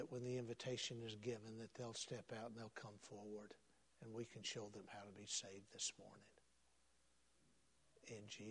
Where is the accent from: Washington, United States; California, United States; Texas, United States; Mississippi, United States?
Texas, United States; When I was a little boy growing up in West Texas, we went to lots of ball games, football on Friday night, and then we had a AAA ball club there in Odessa.